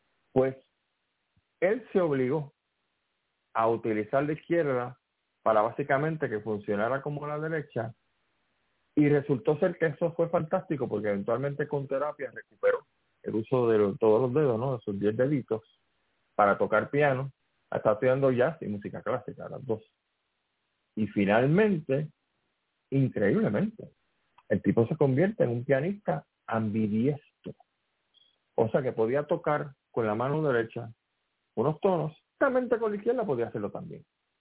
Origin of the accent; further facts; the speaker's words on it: Santurce, Puerto Rico; born there; porque yo nací también en Santurce